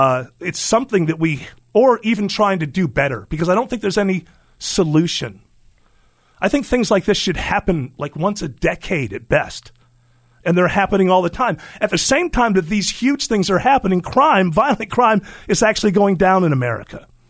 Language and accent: English; United States; the answer is I'm an American, therefore I didn't see it.